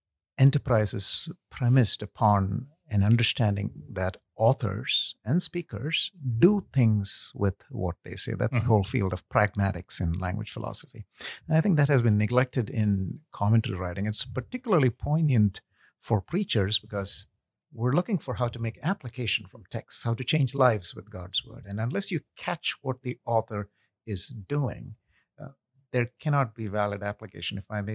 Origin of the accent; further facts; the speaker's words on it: India; moved away as an adult; also born or lived in Kuwait; now in United States; I'm ethnically Indian, but I was actually born in Kuwait, where my father was working. And when he retired, we moved back to India, lived there for about 10-something years, came to the U.S. for school